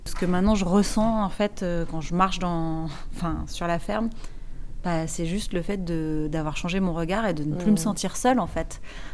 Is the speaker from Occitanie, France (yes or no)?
no; Auvergne-Rhône-Alpes, France; c'est très vallonné chez nous, en Ardèche.